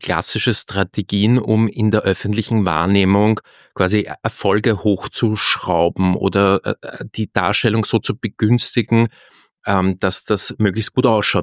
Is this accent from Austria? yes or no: yes; Austria; ich bin ja Österreicher, natürlich sehr viel in Deutschland tätig gewesen die letzten Jahre, aber habe natürlich auch diese österreichische Perspektive